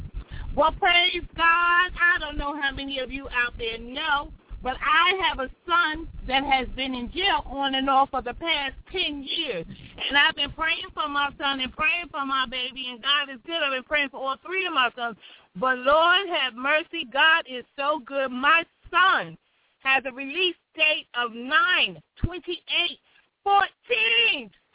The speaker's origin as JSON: {"language": "English", "town": "New York City", "region": "New York", "country": "United States", "tie": "born there", "said": "I was born in New York City in Queens, Jamaica, Queens."}